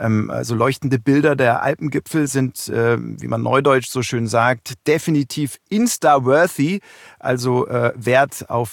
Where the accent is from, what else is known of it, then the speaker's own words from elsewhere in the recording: Munich, Bavaria, Germany; in meiner Heimat rund um München